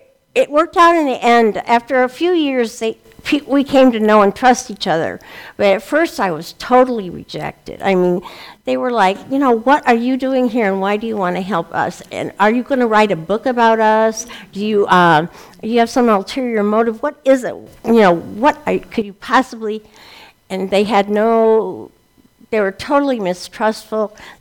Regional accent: Beloit, Wisconsin, United States; born there; I was born in Beloit

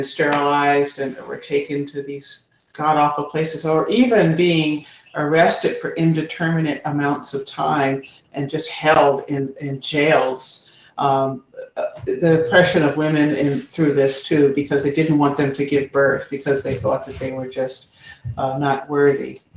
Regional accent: Philadelphia, Pennsylvania, United States; look, I'm from Philly.

